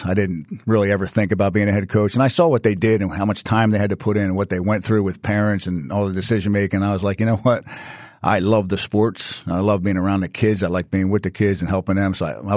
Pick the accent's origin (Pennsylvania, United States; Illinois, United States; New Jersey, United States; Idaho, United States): New Jersey, United States; We grew up in the Oakcrest area. We were going to go to Oakcrest.